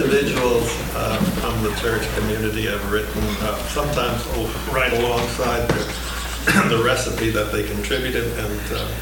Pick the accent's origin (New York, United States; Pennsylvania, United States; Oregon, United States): New York, United States; Mount Vernon; moved away as an adult; I'm from New York. And after I got out of the service, the Army, I decided to come to California.